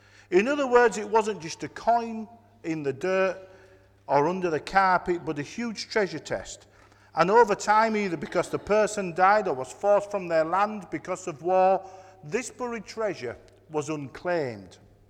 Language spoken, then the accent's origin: English; Yorkshire and the Humber, United Kingdom; I want to say, as a Yorkshireman, that's the type of experience I want.